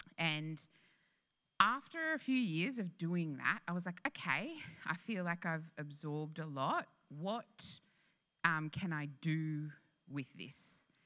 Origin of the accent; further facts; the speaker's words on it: Canberra, Australian Capital Territory, Australia; So I grew up in Canberra